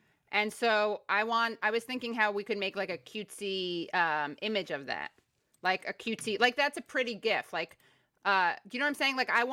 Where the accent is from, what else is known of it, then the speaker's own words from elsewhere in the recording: New York, United States; Now, I'm a New Yorker, and Maria, everyone say hi to Maria and Brad behind the scenes right now.